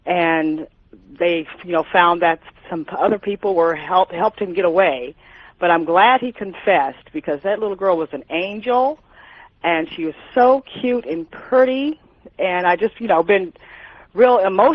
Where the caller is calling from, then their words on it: North Hills, California, United States; In the Valley, California.